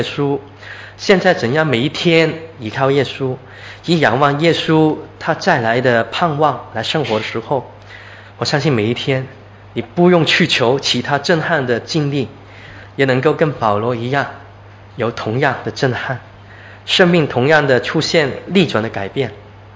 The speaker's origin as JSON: {"language": "Chinese", "country": "Hong Kong", "said": "我是从香港来的"}